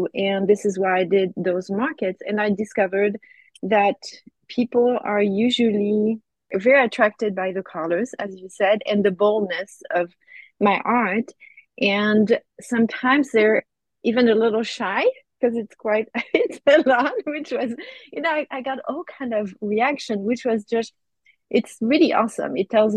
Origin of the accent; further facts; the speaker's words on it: Normandy, France; now in United States; I'm from Normandy, and actually, I was raised in the country. So, I had a very simple life as a kid, ended up in a large metropolis, go figure. But yeah, I'm from Normandy, so northwest